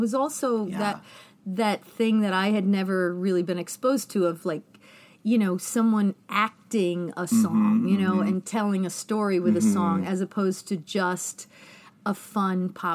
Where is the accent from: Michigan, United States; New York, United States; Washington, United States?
New York, United States; Albany; In Albany, New York.